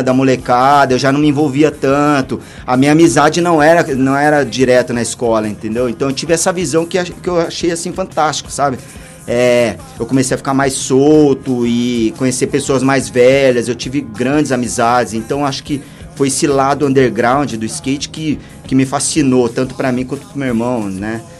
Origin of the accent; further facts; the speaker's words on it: São Paulo, Brazil; also born or lived in Rio de Janeiro; Porque eu morei em São Paulo, né? Eu nasci em São Paulo, aqui em São Paulo. Aí eu fui pro Rio bem, bem novo. Fiquei até os 5 anos lá no Rio.